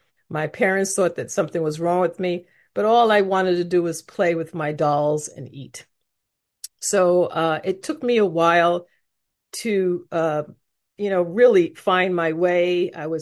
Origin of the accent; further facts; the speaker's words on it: New York, United States; I am the youngest of three children. I'm from New York. And my family were immigrants.